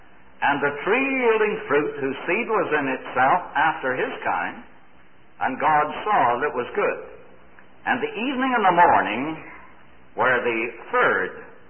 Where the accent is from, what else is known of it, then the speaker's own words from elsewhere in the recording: Canada; I grew up in Canada where, during that time, policemen never carried a gun, simply because you didn't kill them.